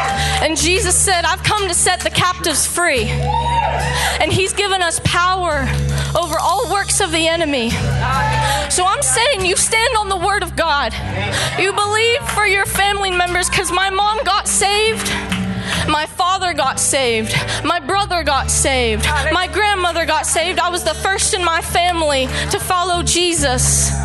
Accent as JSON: {"language": "English", "region": "Texas", "country": "United States", "said": "And y'all, I'm gonna say y'all because I'm from Texas."}